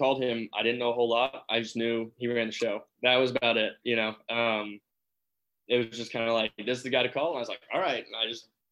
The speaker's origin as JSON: {"language": "English", "region": "Texas", "country": "United States", "tie": "born or raised there", "said": "I grew up in Texas."}